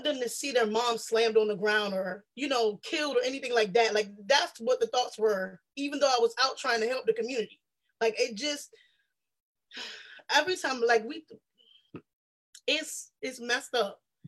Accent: South Carolina, United States; I realized that I'm used to it because I'm from South Carolina.

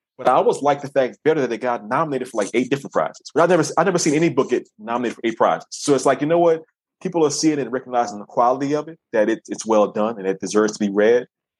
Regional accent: New Orleans, Louisiana, United States; being from New Orleans and comparing my hometown to places like Atlanta or New York or San Francisco, we have many advantages as a city. I love my hometown so much

